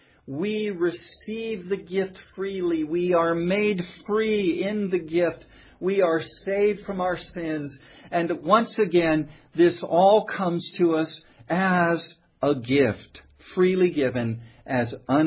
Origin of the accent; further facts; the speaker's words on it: United States; born there; My friends, I was born in America, and as a young child, we often celebrated, in fact, we always celebrated Christmas in some fashion.